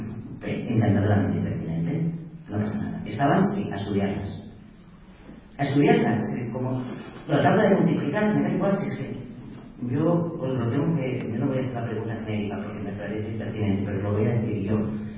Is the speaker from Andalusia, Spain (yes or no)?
no; Catalonia, Spain; como yo soy catalana, era el pintor catalán.